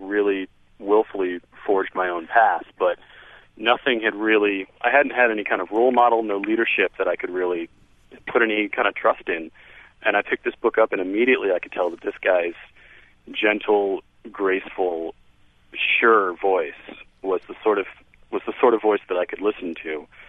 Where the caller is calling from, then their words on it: Brookline, Massachusetts, United States; I'm actually calling from Brookline Booksmith in Brookline